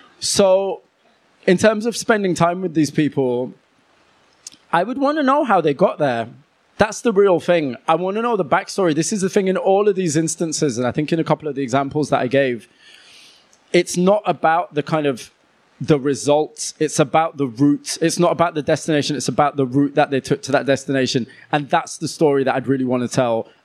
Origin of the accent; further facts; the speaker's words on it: Huddersfield, Yorkshire and the Humber, United Kingdom; my hometown of Huddersfield